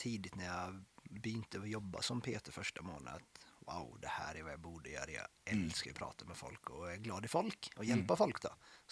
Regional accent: Sweden; also born or lived in Iran; now in Norway; Jag var 3 år när jag kom till Sverige.

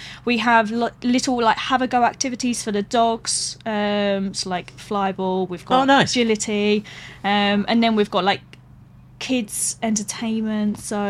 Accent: East of England, United Kingdom; Although I am from Essex, so I don't blame people.

